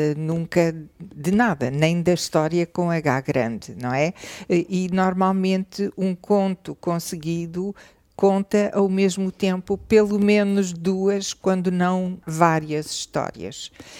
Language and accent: Portuguese; Portugal; para mim, enquanto portuguesa, o português do Brasil é uma transfiguração da mesma língua